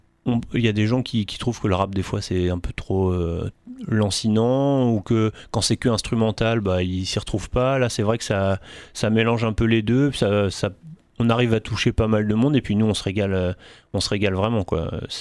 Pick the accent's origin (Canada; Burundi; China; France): France; nous sommes français, donc on a notre French touch.